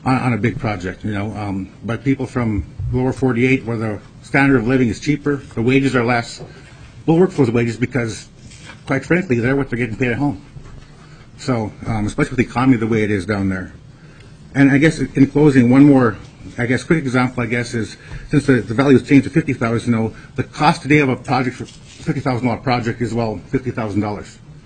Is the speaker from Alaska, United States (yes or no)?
yes; Dillingham, Alaska, United States; now in Juneau, United States; I grew up in Gillingham, Southwest Alaska. I currently live in Juneau for the last 11 years.